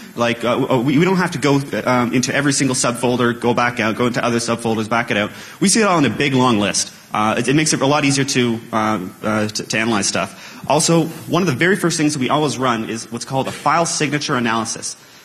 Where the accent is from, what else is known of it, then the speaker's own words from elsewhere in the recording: Canada; I'm Canadian, too, so … from Canada.